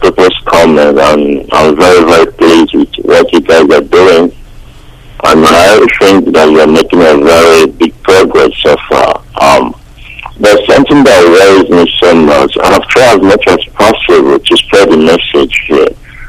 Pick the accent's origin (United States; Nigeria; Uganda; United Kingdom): Nigeria; Biafra; I'm from Biafra.